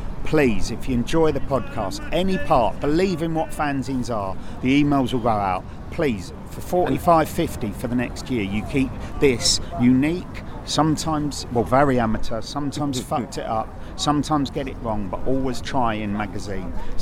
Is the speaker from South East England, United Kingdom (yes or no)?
no; London, United Kingdom; accent: Cockney; I'm a Cockney